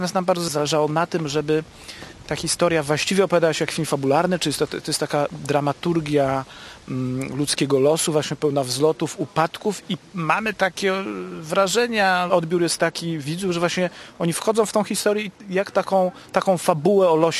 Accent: Gdynia, Pomeranian Voivodeship, Poland; ja jestem gdynianinem i jako mały bobas przez moment mieszkałem na jednym podwórku z Kozakiewiczem, czyli na ulicy Żwirkiej Wigury.

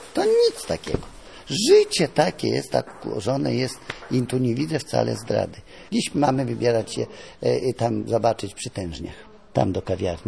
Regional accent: Podlaskie Voivodeship, Poland; born there; Się urodziłem na wsi, na Podlasiu.

